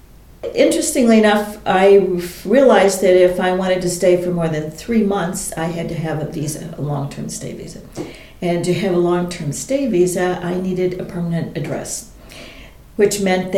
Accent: Indiana, United States; But I grew up in the American Midwest. I was born in northern Indiana, where the land is absolutely flat.

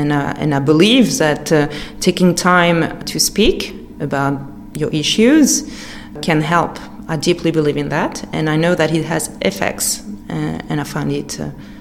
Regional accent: Saint-Brieuc, Brittany, France; accent: American; English is a second language; moved away as an adult; I was raised in Saint-Brieuc. And then afterwards, I went to the US to study. And that's where I learned American English.

